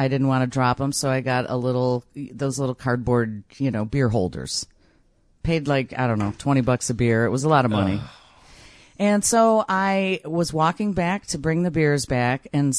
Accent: Chicago, Illinois, United States; listen, we're from Chicago.

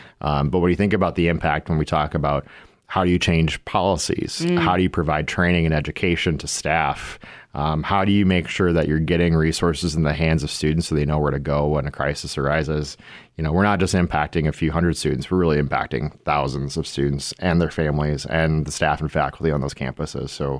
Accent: Corsica, South Dakota, United States; I'm a rural kid. Mm-hmm. I grew up in Corsica, like I said. And I think about my college experience at the University of South Dakota

